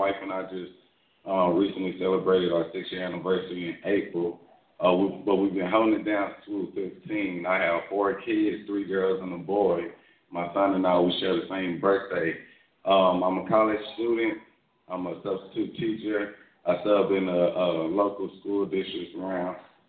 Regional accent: Dallas, Texas, United States; I'm from Dallas, Texas, born and raised. A little bit about me, I'm 26.

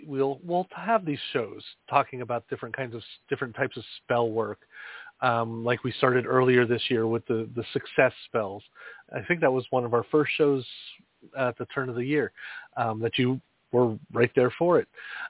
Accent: Erie, Pennsylvania, United States; There's a lot of videos and such that show the skyline in Erie, Pennsylvania during the eclipse. And actually, literally, the news station from back home just literally posted a video on it.

